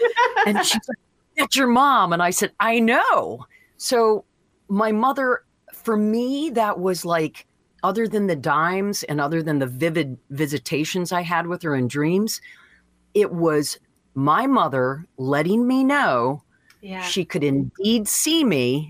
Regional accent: Deckerville, Michigan, United States; Yeah, I love Deckerville. I mean, I'm telling you, the support that I'm getting from my book from my hometown right now, off the charts.

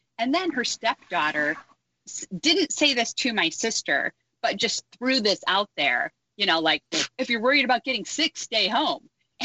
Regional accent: Grand Blanc, Michigan, United States; a football player from a high school near where we grew up in Grand Blanc, Michigan, outside Flint.

